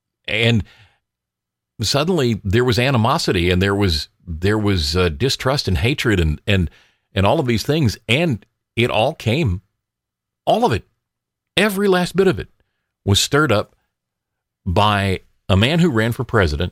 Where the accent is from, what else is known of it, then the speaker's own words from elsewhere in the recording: the South, United States; I've told you the stories before about growing up in the South and about how up until Obama ran for president, people were really doing very well.